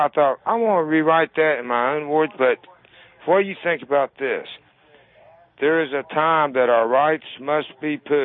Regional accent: Columbus, Ohio, United States; I'm from Columbus.

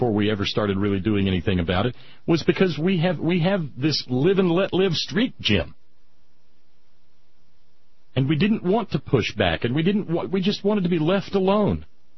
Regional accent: the South, United States; and as I know, having grown up in the South

